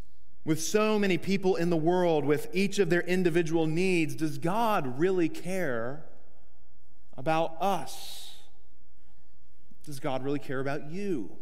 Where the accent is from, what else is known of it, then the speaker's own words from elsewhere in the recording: United States; unless they were astonished by how loud I was as an American